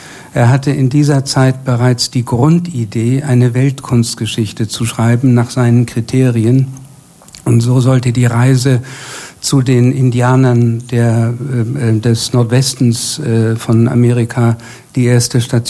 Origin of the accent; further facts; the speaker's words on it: Kiel, Schleswig-Holstein, Germany; in Kiel, meiner Heimatstadt